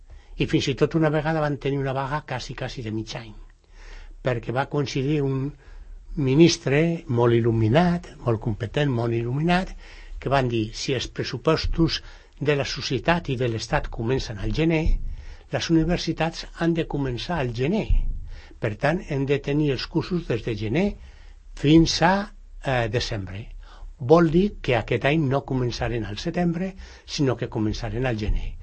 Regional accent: Castile and León, Spain; born there; Jo vaig néixer a un poblet que està al costat de Miranda d'Ebro

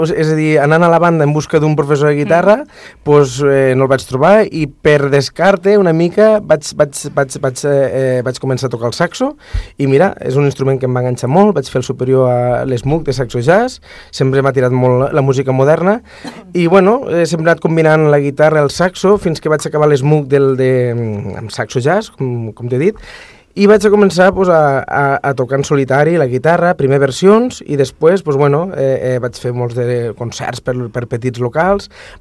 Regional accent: Camarles, Catalonia, Spain; perquè sóc de Camarles, un petit poble del Delta de l'Ebre

